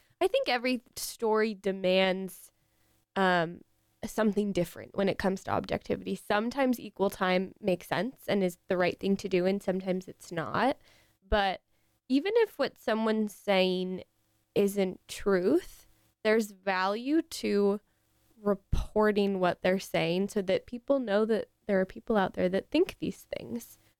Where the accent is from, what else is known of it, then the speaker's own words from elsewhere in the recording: Seattle, Washington, United States; I was a reporter in Everett, and that felt small to me because I'm from Seattle.